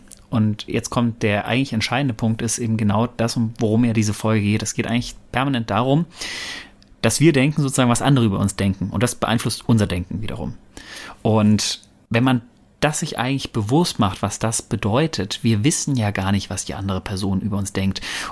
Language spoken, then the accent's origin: German; Bochum, North Rhine-Westphalia, Germany; Bochum, ich komme aus